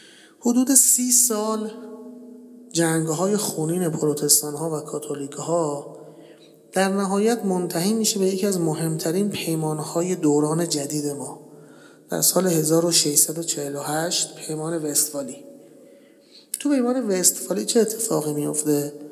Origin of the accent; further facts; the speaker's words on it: Iran; ما ایرانیم، اینها اقوام ایرانی هن.